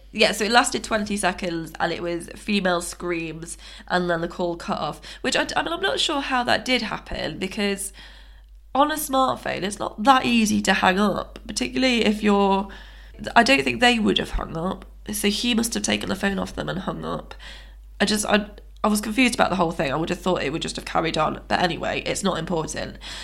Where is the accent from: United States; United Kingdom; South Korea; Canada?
United Kingdom; We're from Britain. We're part of this.